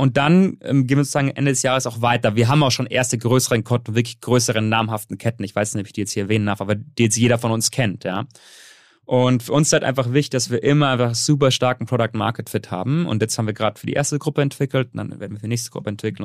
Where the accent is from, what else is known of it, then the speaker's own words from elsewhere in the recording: Bavaria, Germany; Genau, ich bin halb Libanese. Ich bin allerdings in Deutschland aufgewachsen, kleinen Dorf in Bayern. Ja, aber so halt zwischen den zwei Kulturen. Auf der einen Seite wirklich das allertiefste Bayern und auf der anderen Seite halt ist wirklich auch Libanon auch vom Land.